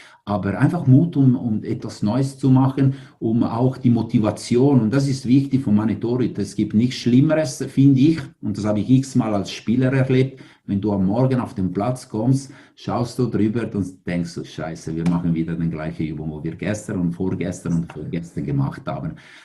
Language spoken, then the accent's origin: German; Ticino, Switzerland; German is a second language; ich als nicht Deutschsprechender oder als einer, der Deutsch vor 20 Jahren lernen müsste und als Tessiner ist nicht die einfachste Sprache, immer noch.